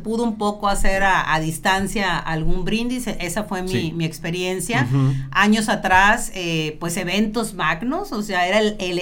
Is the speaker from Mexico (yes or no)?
yes; Mexico; La naturaleza, nuestra naturaleza, y más los mexicanos, creo